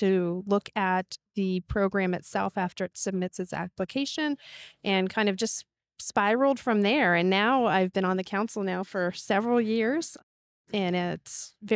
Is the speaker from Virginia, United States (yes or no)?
yes; Lynchburg, Virginia, United States; I am from Lynchburg, Virginia.